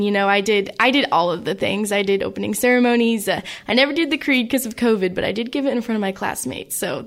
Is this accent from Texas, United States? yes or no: yes; Weatherford, Texas, United States; I grew up in Weatherford for most of my life